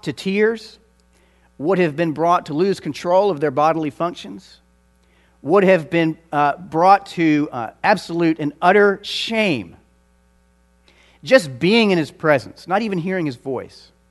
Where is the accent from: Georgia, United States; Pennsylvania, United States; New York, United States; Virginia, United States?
Georgia, United States; Now, I'm from Georgia, and I realize that Texas is a little bit different.